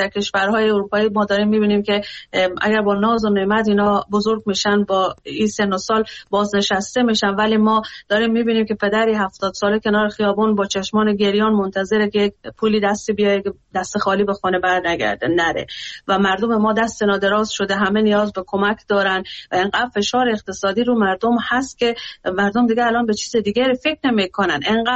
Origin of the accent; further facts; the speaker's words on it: Afghanistan; من به عنوان یک افغانستانی دلم برای کشورم میسوزه